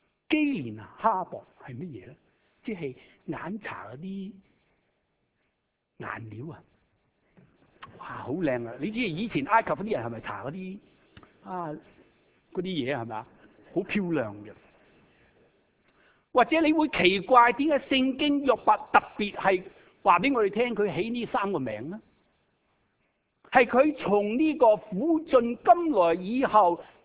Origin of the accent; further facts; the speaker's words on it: Shanghai, China; accent: Shanghainese; 我的上海话口音啊 ，Richard， 你可以知道听到我的上海话口音。